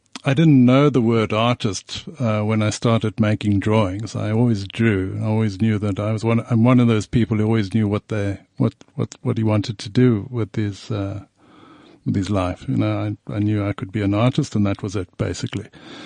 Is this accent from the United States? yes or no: no; Luanshya, Copperbelt, Zambia; Okay, so I was born in Zambia. Mm-hmm. And I was in Zambia because my father worked on the copper mines in a town called Luansha.